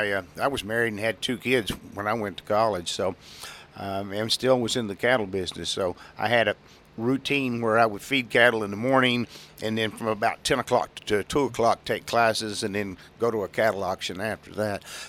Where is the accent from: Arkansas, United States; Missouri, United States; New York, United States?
Arkansas, United States; Morrilton; I grew up in Morrilton, Arkansas. Our family all still lives there, in fact.